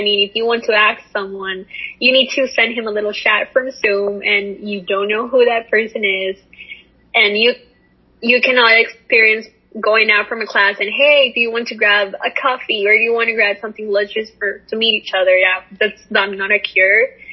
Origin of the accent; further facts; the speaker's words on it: Tegucigalpa, Francisco Morazán, Honduras; I'm originally from Tegucigalpa, Honduras.